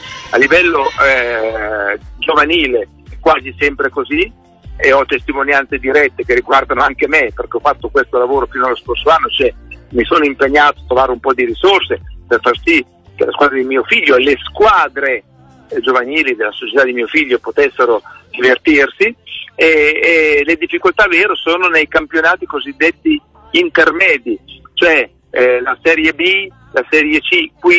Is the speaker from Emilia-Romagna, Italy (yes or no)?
yes; San Martino in Rio, Emilia-Romagna, Italy; sono andato al mio paese d'origine, che è un piccolo paese in provincia di Reggio Emilia, che si chiama San Martino del Rio